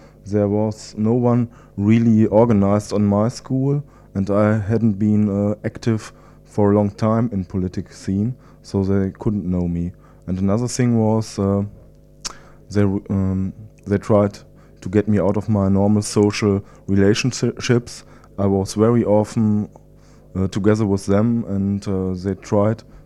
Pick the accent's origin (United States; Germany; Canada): Germany; Gütersloh, North Rhine-Westphalia; English is a second language; And I come from Gütersloh, which is in the near of Bielefeld in North Rhine-Westphalia.